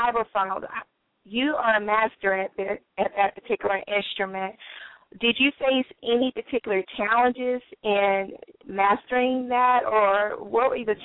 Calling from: Dayton, Ohio, United States; My apologies. I'm calling from Dayton, Ohio.

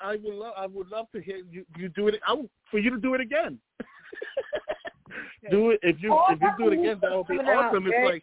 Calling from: Bronx, New York, United States; I'm calling from the Boogie Down Bronx.

